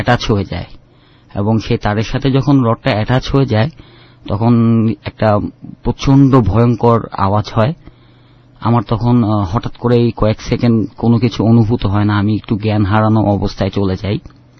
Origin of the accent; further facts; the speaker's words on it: Dhaka, Dhaka Division, Bangladesh; আমার বেড়ে ওঠাটা সেই পুরনো ঢাকাতেই।